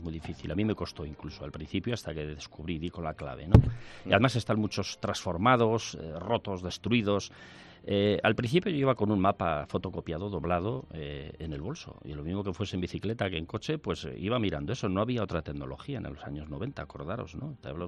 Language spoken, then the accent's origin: Spanish; Burgos, Castile and León, Spain; No, mira, verás, yo soy de Burgos.